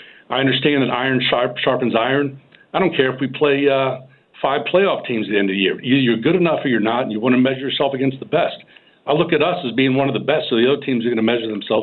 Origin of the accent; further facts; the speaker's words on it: Maryland, United States; I'm from Montgomery County. I live in Howard County now.